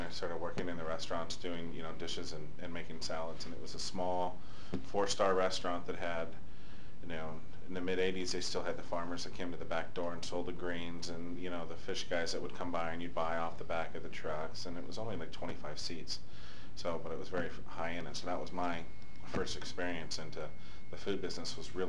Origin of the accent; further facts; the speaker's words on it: Pacific Northwest, United States; And growing up on the West Coast, that's in the Northwest, from San Francisco to Seattle, that's what it's all about.